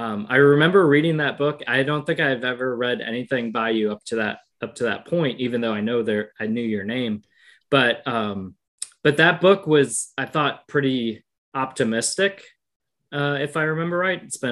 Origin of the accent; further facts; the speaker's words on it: Wisconsin, United States; I grew up in Wisconsin. I understand the cold and I like it.